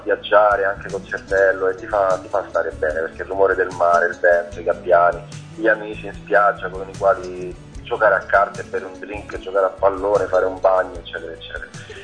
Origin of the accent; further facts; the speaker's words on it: Rome, Lazio, Italy; e quindi essendo romani e vivendo qui, diciamo che ci è risultato sempre naturale fin dall'inizio scrivere e cantare anche nel romano che noi parliamo